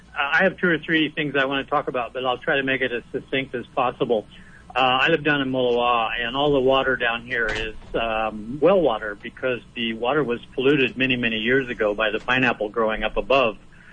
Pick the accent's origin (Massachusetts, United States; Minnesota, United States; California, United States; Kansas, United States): California, United States; I was born and raised in the San Joaquin Valley in a farming family